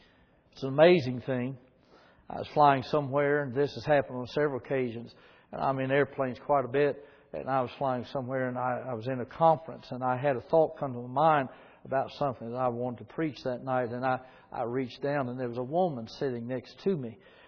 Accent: the South, United States; And I'm from the South, which you would have never known that, had I not told you that.

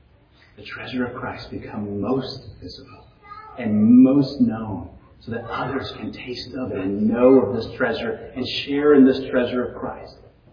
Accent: Texas, United States; also born or lived in Seguin / San Antonio; I'm from West Texas, and it's tumbleweeds. And then I moved to Seguin, and, you know, it's small trees. And then San Antonio, there's no trees, you know.

